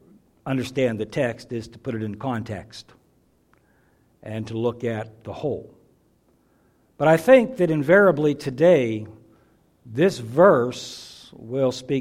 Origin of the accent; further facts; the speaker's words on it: Carnegie, Pennsylvania, United States; a United Methodist church that was not far from where I grew up in Carnegie, Pennsylvania.